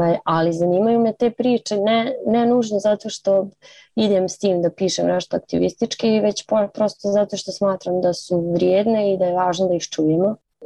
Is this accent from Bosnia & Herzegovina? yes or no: no; Zagreb, City of Zagreb, Croatia; born there; da sam rođena u Zagrebu.